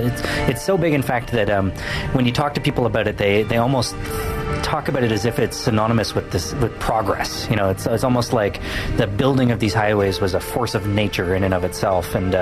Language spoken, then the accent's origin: English; Toronto, Ontario, Canada; now in Vancouver, Canada; I was born in Vancouver. I grew up in Toronto, and I moved back here about 10 years ago or so, and had mostly lived in the East End of Vancouver and Kitsilano.